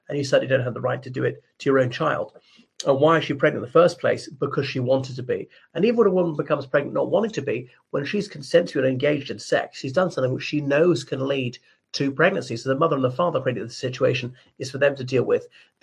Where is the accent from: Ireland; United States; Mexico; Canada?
Ireland; o everybody … from Ireland.